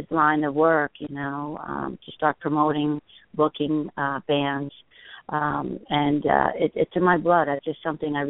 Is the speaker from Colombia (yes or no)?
yes; Colombia; I grew up in South America, in Colombia, and my dad was a musician